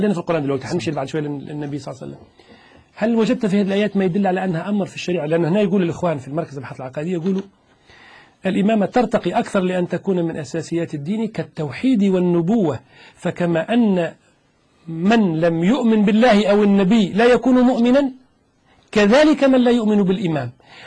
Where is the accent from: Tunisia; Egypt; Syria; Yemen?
Tunisia; أنت من لبنان وأنا من تونس